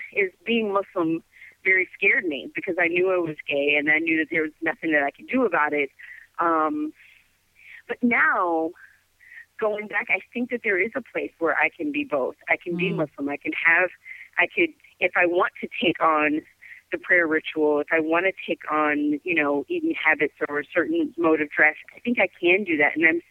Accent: Houston, Texas, United States; also born or lived in Birmingham; Well, I was actually born in Birmingham, but I did grow up and spend a lot of my life in Houston, Texas.

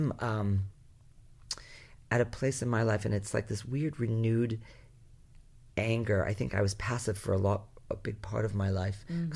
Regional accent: Rhode Island, United States; I'm a boy from Rhode Island.

